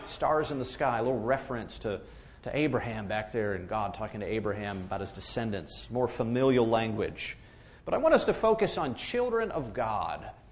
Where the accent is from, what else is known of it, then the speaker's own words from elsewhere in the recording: Pittsburgh, Pennsylvania, United States; I mean, I was from Pittsburgh. You know, I'd never even been to Italy before.